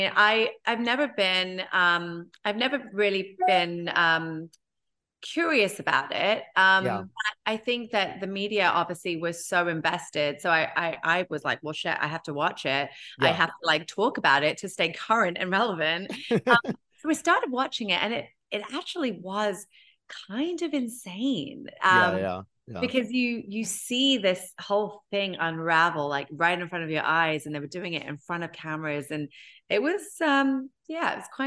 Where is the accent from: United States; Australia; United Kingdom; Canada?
United Kingdom; I'm very British in that way.